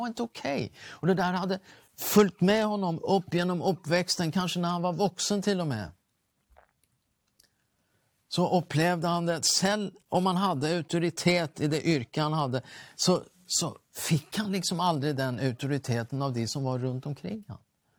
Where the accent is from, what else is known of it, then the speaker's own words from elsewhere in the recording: Sweden; Och jag är ju svensk